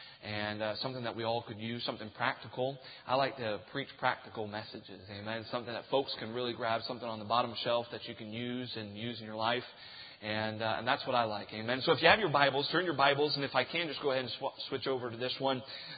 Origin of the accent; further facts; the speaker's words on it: Texas, United States; also born or lived in South Carolina / Oklahoma / Germany; I don't really know where to tell you where I'm from, because I was born in South Carolina, then moved to Oklahoma, and then moved to Germany, and then moved back to Oklahoma, then moved back to South Carolina, and now I'm from Texas.